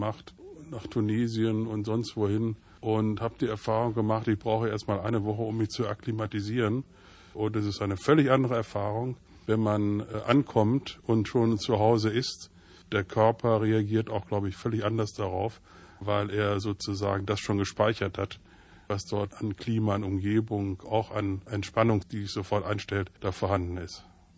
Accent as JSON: {"language": "German", "town": "Montepulciano", "region": "Tuscany", "country": "Italy", "tie": "born or raised there", "said": "Mein Heimatort Montepulciano ist allein auch schon durch den sehr teuren Wein, der dort angebaut wird, ein Ort mit einem sehr hohen Einkommensniveau."}